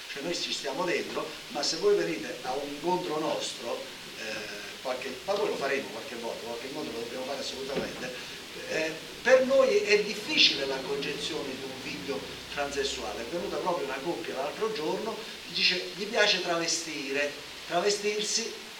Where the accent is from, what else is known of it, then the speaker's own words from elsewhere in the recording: Sassari, Sardinia, Italy; Però io vengo da Sassari